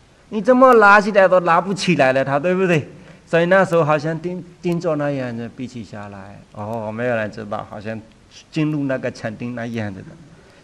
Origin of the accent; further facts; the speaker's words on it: Myanmar; 我们缅甸人一点都没有想到要做这样的部分